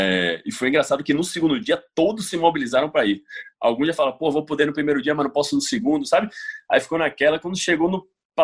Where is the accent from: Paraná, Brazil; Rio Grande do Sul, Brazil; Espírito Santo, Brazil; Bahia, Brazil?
Bahia, Brazil; Salvador; Eu sou de Salvador